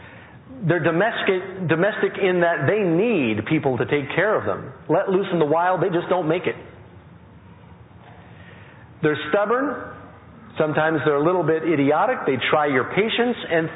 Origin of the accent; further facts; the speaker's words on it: New York City, New York, United States; I grew up in New York City. I was an atheist.